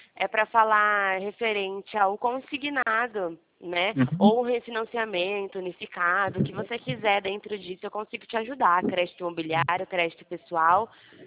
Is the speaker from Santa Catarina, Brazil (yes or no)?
no; Pirassununga, São Paulo, Brazil; Eu sou de São Paulo, sou de Pirassununga